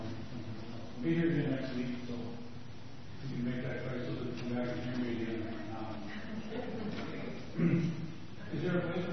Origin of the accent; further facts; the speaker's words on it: Eau Claire, Wisconsin, United States; also born or lived in Bellville; I used to be from Bellville, and I'm from Eau Claire.